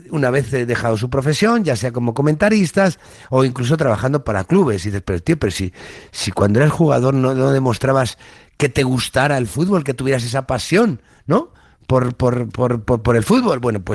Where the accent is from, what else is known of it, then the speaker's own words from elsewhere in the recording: Osa de Montiel, Castilla-La Mancha, Spain; No, eran de mi pueblo, eran unos amigos de Osa de Montiel.